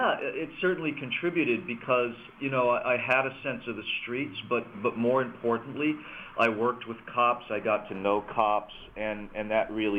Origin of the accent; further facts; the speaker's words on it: Staten Island, New York, United States; born there; You know, I was born on Staten Island in New York. This is a New York book. I've lived and worked in New York on and off my whole life.